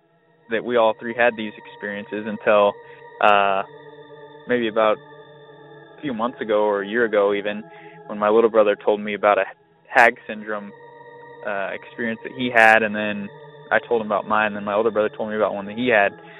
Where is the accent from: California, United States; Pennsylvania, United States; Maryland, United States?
California, United States; Lakewood; now in Arizona, United States; I'm calling from Arizona. Just discovered your podcast a few weeks ago, and me and my brothers now listen to it. Got 2 of them. We all grew up in Lakewood, California.